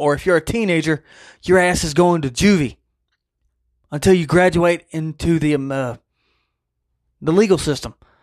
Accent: Mississippi, United States; I grew up in the fucking country. I grew up in Mississippi.

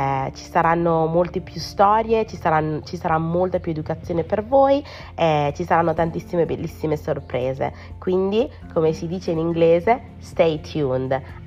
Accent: Lombardy, Italy; io vengo dalla Bassa Mantovana. Nella Bassa Mantovana le parolacce purtroppo sono all'ordine del giorno.

